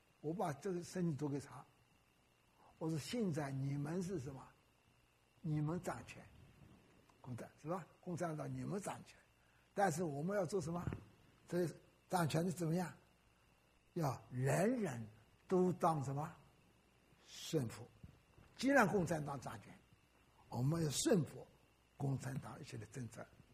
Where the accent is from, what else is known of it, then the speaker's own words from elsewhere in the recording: Wenzhou, Zhejiang, China; 我说我是温州人啊，我爸爸是眼科医生啊。